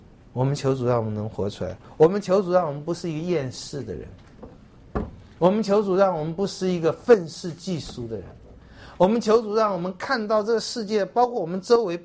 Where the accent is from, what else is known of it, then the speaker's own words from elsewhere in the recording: China; 我们中国人通常讲就是嫉恶如仇